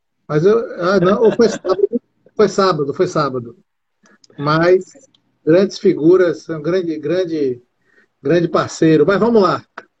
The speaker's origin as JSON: {"language": "Portuguese", "region": "São Paulo", "country": "Brazil", "lives_now": "Bahia, Brazil", "said": "Eu sou paulista na Bahia há muitos anos"}